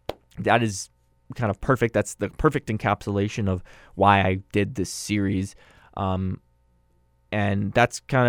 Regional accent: Canada; Speaking as a Canadian

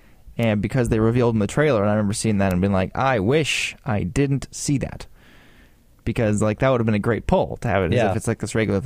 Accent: Canada; it's because I'm a Canadian who just had his brain fried in the Florida sun for 2 weeks.

